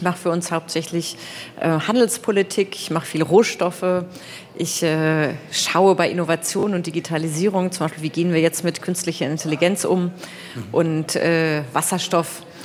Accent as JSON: {"language": "German", "town": "Neuenburg am Rhein", "region": "Baden-Württemberg", "country": "Germany", "tie": "born or raised there", "said": "Und ich komme aus der Grenzregion. Ich bin in Neuenburg am Rhein groß geworden, in Freiburg zur Schule gegangen."}